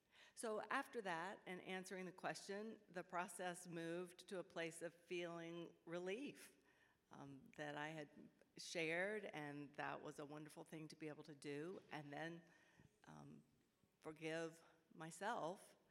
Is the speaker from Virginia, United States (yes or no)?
yes; Richmond, Virginia, United States; I am from Richmond, Virginia.